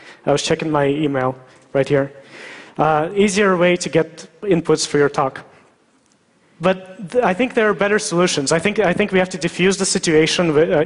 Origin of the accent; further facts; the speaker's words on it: Russia; born there; English is a second language; So I was born in Russia